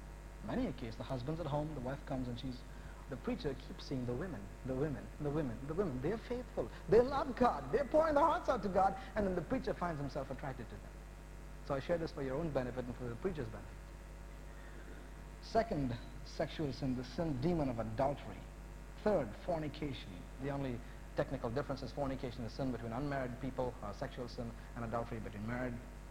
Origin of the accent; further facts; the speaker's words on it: India; now in United States; when I was growing up in India, every currency note, what you call a dollar bill, has a line in it